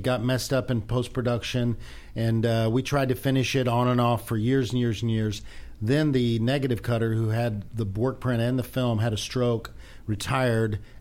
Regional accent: Dallas, Texas, United States; now in Los Angeles, United States; No, I'm originally from Dallas.

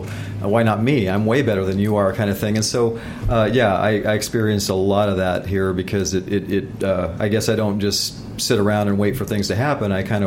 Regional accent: Midwest, United States; Well, yeah, and especially like growing up in the Midwest and touring through the Midwest

